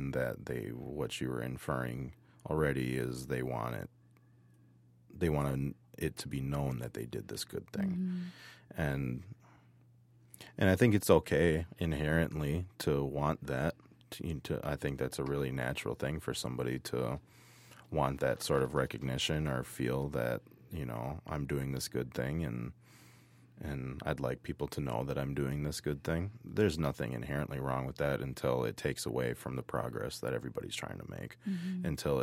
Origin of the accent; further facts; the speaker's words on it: Wisconsin, United States; I am an Oneida tribal member. Mm-hmm. I was born and raised on the Oneida Nation Reservation.